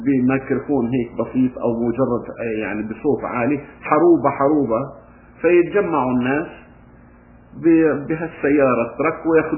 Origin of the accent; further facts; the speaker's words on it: Palestine; قتلت عدد كبير جدا من الناس الفلسطينيين اهالي قريتنا اللي كانوا على حدود البلد في اراضيهم يحصدون القمح